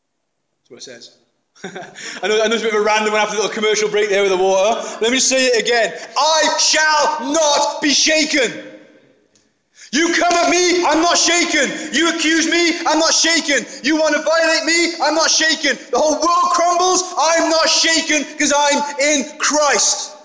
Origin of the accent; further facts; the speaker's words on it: United Kingdom; We're so British that we don't do that.